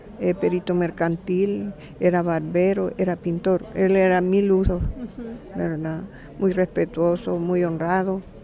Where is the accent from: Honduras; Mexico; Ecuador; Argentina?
Honduras; Yo vengo de Honduras.